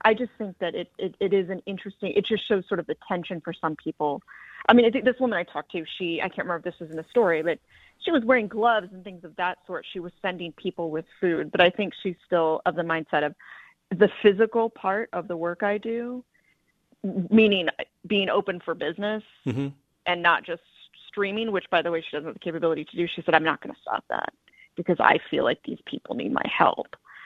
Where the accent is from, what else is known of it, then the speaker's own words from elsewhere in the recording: San Antonio, Texas, United States; And I'm from San Antonio, and I know what an integral part that is of the city.